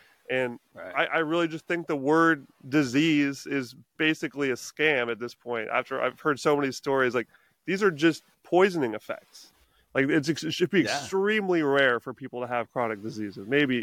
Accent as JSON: {"language": "English", "town": "Coupeville", "region": "Washington", "country": "United States", "tie": "born or raised there", "said": "there was this little festival downtown in my hometown here of Coopville and Whidbey Island."}